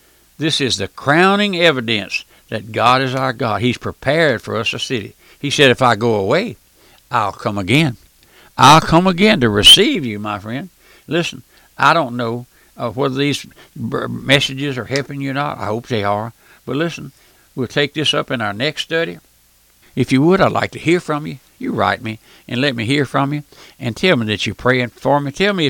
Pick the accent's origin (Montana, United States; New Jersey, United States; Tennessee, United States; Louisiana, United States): Louisiana, United States; born there; I was born out here in South Louisiana on a strawberry farm, and my dad and my mother were poor.